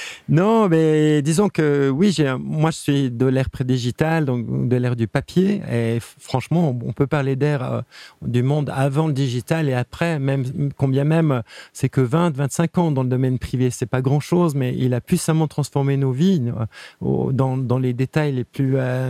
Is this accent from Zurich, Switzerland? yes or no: no; Geneva, Switzerland; born there; parce que je suis né à Genève simplement.